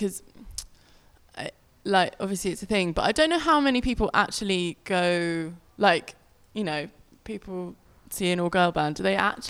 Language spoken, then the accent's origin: English; Sidcup, London, United Kingdom; I'm from a place called Sidcup, which is incredibly exciting.